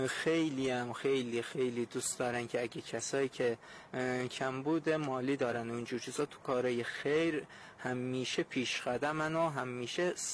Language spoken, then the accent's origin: Persian; Ardabil, Ardabil Province, Iran; نه، کلن واسه خود اردبیلیم بومی.